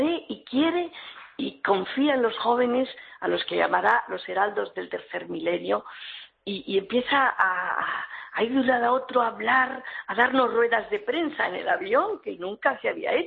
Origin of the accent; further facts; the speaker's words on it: Spain; Y no porque somos españoles, de verdad